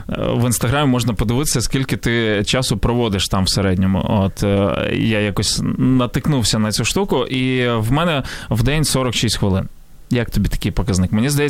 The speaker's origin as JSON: {"language": "Ukrainian", "town": "Ivankiv", "region": "Kyiv Oblast", "country": "Ukraine", "tie": "born or raised there", "said": "я в моєму рідному місті Іванків"}